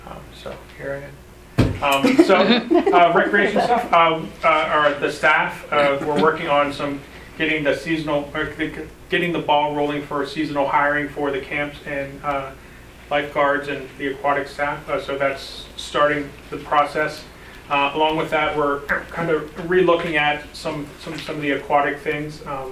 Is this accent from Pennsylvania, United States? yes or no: yes; Pennsylvania, United States; I come from Pennsylvania. So if I sound different or say talk funny, that's probably why.